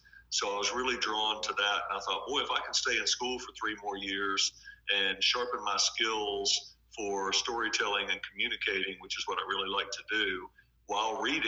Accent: Chapel Hill, North Carolina, United States; I grew up in Chapel Hill.

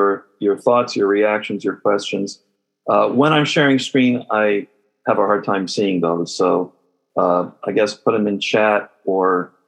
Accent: Los Angeles, California, United States; I grew up in Los Angeles, in LA, in the 60s and 70s, and this was the era of the space race

